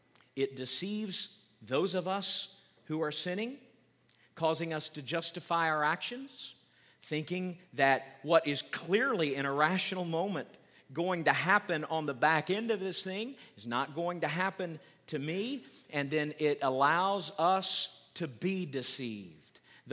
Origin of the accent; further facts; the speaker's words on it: Oklahoma, United States; I could go out onto our front porch at my home where I grew up in Oklahoma, and I couldn't see a house anywhere.